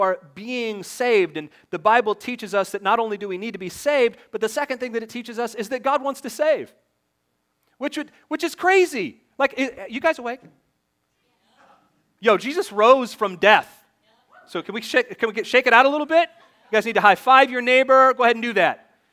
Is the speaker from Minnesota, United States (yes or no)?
no; Seattle, Washington, United States; growing up in Seattle will help shape those opinions.